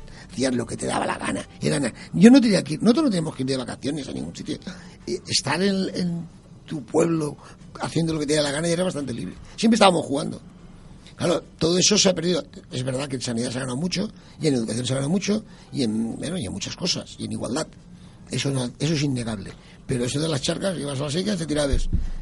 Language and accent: Spanish; Spain; si somos los políticos españoles, somos racionales